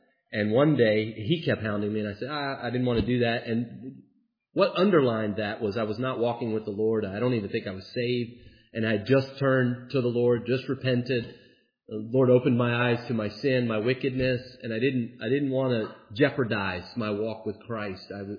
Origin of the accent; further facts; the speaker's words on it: West Virginia, United States; I'm from West Virginia, she's from Maryland, she's from Glen Burnie, she's a homegirl.